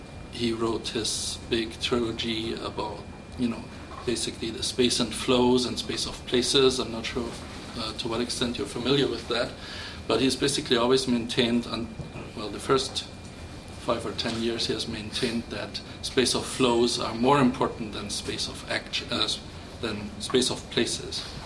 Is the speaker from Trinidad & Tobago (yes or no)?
no; Munich, Bavaria, Germany; some of the friends I had when I grew up in Munich